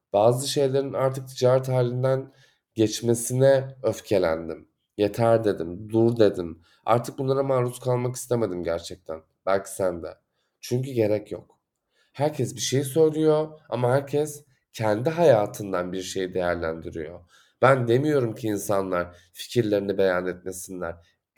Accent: Istanbul, Turkey; Evet, İstanbul çok gri, İstanbul çok işte böyle beton, ağacı yok, yeşili yok ama ben burada doğdum.

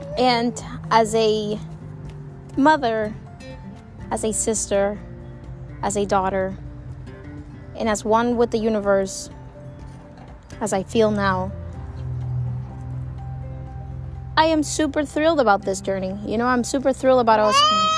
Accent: Cortés, Honduras; I was born in Honduras. I to very young parents. I grew up in a village, I want to say in a tucked away village out of the side of a city called Choloma, and the little town close to a town called Monterrey in Honduras.

